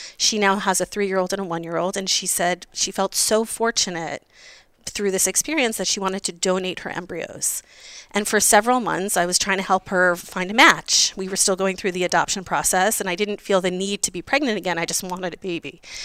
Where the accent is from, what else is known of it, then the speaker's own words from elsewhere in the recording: United States; now in Israel; I remember I wanted a private hospital and I'm an American. being in Israel.